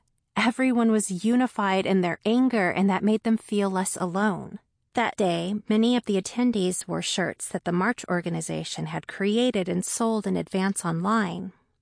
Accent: Texas, United States; I grew up in Texas and lived across several different areas, which meant I had accumulated a number of connections across the state.

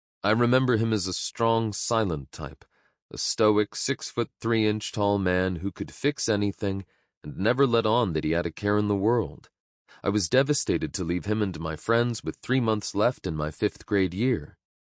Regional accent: Orange Park, Florida, United States; born there; They moved to Orange Park, Florida to start their family, and that's where I was born in December 1960.

